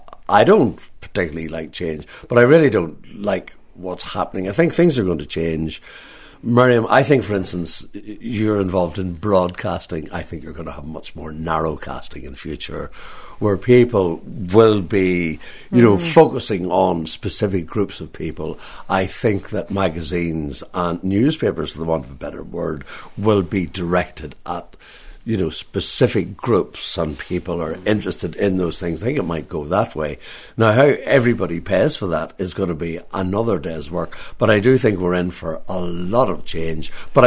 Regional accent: Belfast, Northern Ireland, United Kingdom; I'm from Belfast, not very far away

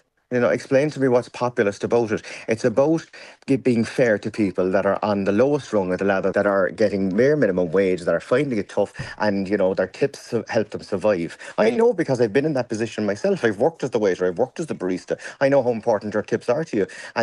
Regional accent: Ireland; Because us as Irish people, we tip for people that go the extra mile.

